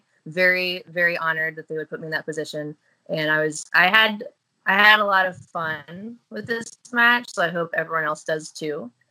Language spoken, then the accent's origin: English; New Jersey, United States; I'm not vegan, but I grew up in New Jersey, actually.